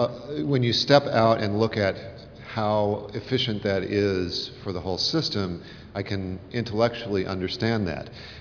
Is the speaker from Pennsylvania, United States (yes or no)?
no; Milwaukee, Wisconsin, United States; from Milwaukee, family physician.